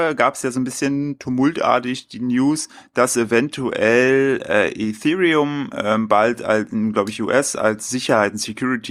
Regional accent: East Germany, Germany; ich komme ja aus Dunkeldeutschland, aka dem Osten

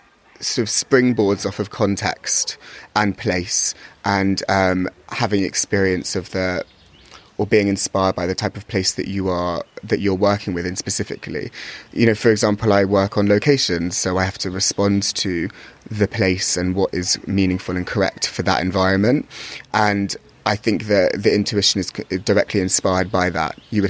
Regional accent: London, United Kingdom; I'm 27. I'm from London.

